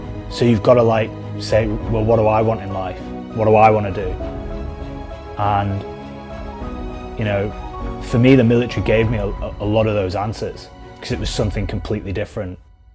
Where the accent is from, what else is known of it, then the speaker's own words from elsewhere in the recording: Preston, North West England, United Kingdom; I am ex-Special Forces, ex-SAS, and I come from Preston.